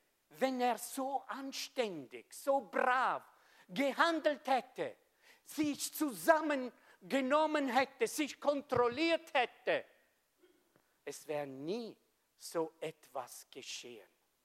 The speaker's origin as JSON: {"language": "German", "country": "Switzerland", "said": "Wir als Schweizer, wir sind so brav, gell?"}